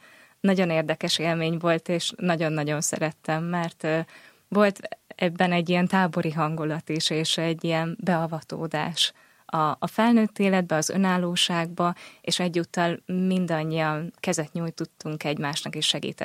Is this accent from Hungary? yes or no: yes; Dunaföldvár, Tolna, Hungary; Én egy Tolna megyei kisvárosból, Dunaföldvárról jöttem, és 14 éves koromig oda jártam általános iskolába.